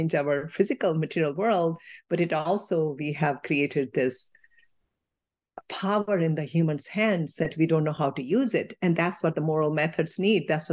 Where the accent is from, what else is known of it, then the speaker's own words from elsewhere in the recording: India; When I was growing up in India